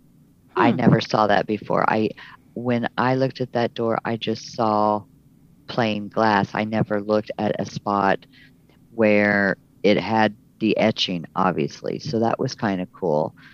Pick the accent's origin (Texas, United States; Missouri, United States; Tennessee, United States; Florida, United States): Missouri, United States; now in Oklahoma, United States; I myself have even said that I've moved to Oklahoma from Missouri. So show me.